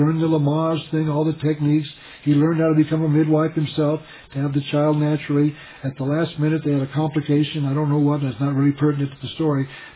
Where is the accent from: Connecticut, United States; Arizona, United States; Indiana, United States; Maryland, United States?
Arizona, United States; Tucson; born there; I was born in Tucson, Arizona.